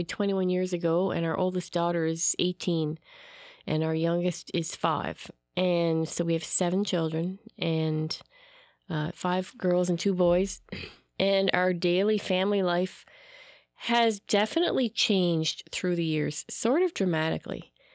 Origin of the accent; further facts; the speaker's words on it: Cape Breton Island, Nova Scotia, Canada; I'm from Cape Breton Island, Nova Scotia. And I came from a home there that was very rich in the local traditions.